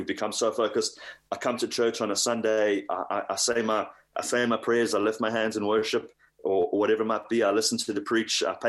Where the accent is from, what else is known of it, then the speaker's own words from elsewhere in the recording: South Africa; now in Scotland, United Kingdom; I'm a South African preaching to Scots